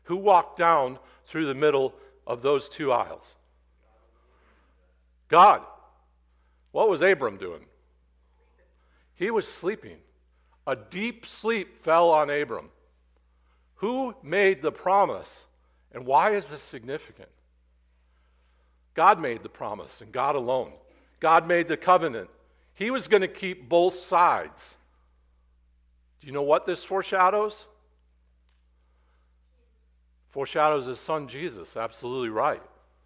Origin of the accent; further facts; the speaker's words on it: Oregon, Illinois, United States; I grew up in Oregon, Illinois, a town that was about this size, maybe a little bigger at the time.